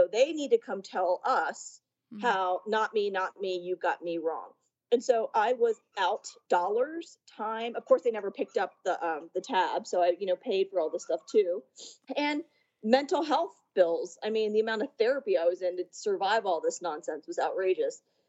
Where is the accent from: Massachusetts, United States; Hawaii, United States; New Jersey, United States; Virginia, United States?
Virginia, United States; Richmond; I was, you know, born and raised in Richmond, Virginia, the capital of the Confederacy.